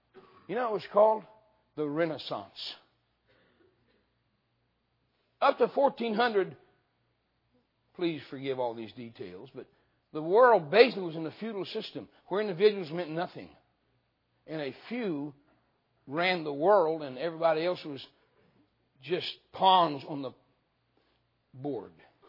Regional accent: West Virginia, United States; I'm from West Virginia myself.

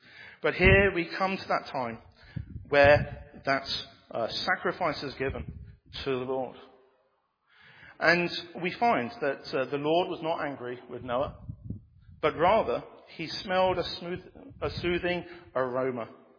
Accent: Bangladesh; I grew up in Bangladesh, and raining for 40 days and 40 nights is not an unusual thing.

